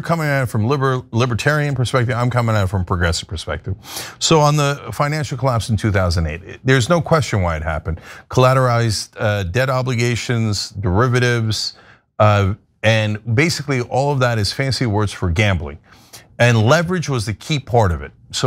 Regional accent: Turkey; now in United States; Look, I'm from Turkey originally, but I'm an American.

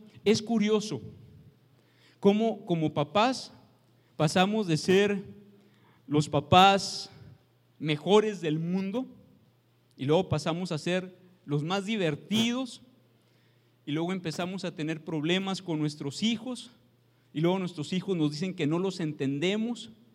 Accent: Mexico; A nadie se le olvida el Día de las Madres, y venimos de México, sabemos que es el 10 de mayo.

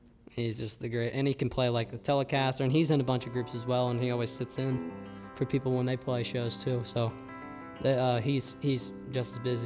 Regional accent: Millville, Ohio, United States; Yeah, we're from Millville, Ohio.

